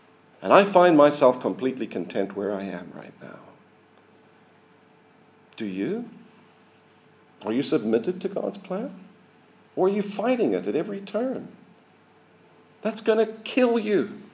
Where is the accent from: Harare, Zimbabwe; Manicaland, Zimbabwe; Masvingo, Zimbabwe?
Harare, Zimbabwe; I was born in Zimbabwe in a particular year to a particular mother and father. I was raised in a particular town, Harare. Later, I went to school in Harare.